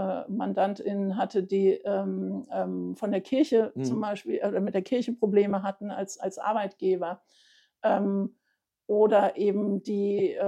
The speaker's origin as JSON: {"language": "German", "town": "Frankfurt am Main", "region": "Hesse", "country": "Germany", "tie": "born or raised there", "said": "meine Frau und ich, wir sind zwar beide in Frankfurt am Main geboren und auch dort aufgewachsen"}